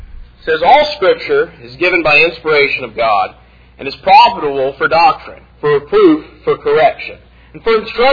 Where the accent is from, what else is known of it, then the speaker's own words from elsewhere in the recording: Alabama, United States; But growing up in Alabama, there's not a predominantly Jewish heritage.